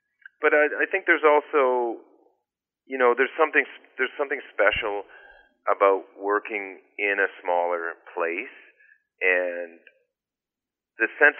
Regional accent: Ontario, Canada; I grew up driving boats on Georgian Bay, and then I went and, did some kind of seaman stuff out in British Columbia as part of a program there

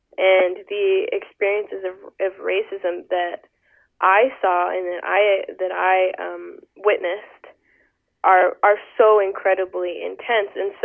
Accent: Quebec, Canada; I'm of Afro-Caribbean descent and I'm from Quebec, and that came with a certain amount of challenges figuring out who I was

